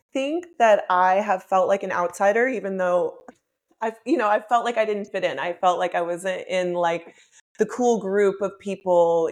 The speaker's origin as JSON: {"language": "English", "region": "Texas", "country": "United States", "said": "You know, I'm from Texas, which is not a very progressive state, but I do have very progressive liberal parents."}